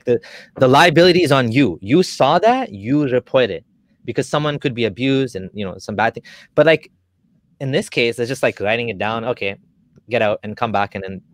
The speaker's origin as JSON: {"language": "English", "country": "Kenya", "tie": "born or raised there", "lives_now": "Canada", "said": "I grew up in Kenya and I came to Canada"}